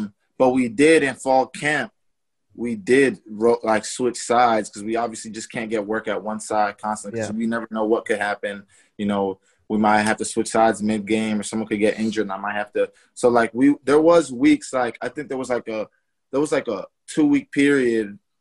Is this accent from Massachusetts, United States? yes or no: yes; Massachusetts, United States; Yeah, I'm from Massachusetts, so my favorite team was the Patriots.